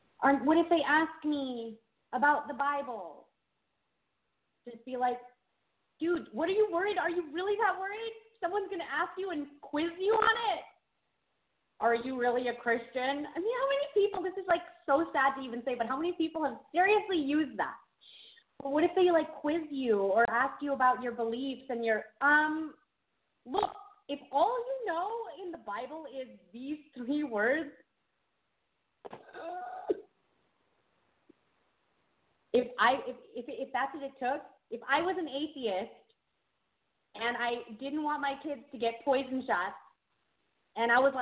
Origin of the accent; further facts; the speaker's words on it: San Diego, California, United States; I was from San Diego. So I know of certain sections in San Diego